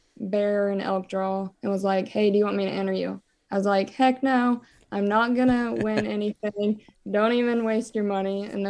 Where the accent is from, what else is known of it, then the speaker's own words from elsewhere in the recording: Hume, Missouri, United States; I grew up in Hume, Missouri. I'm 24 years old.